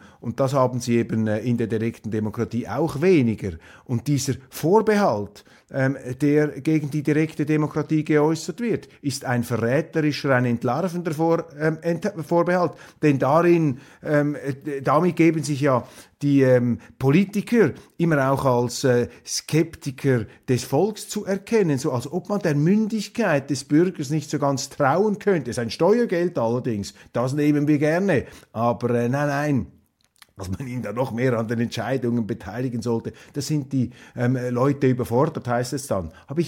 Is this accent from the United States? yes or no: no; Switzerland; Als Schweizer empfinde ich das sehr stark